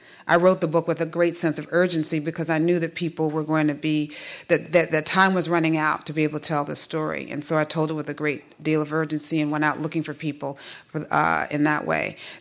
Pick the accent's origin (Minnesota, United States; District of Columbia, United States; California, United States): District of Columbia, United States; Washington; growing up in Washington, my mother went to a great deal of trouble to make sure that I went to an integrated school